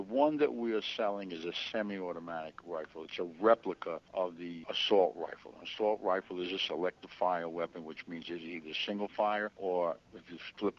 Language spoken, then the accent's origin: English; New York, United States; now in Orlando, United States; No, I'm originally from New York. Just like most New Yorkers, we come down for the sunshine.